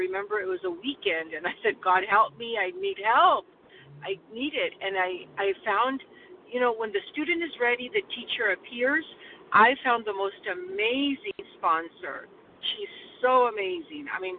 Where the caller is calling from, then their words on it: California, United States; I'm calling from California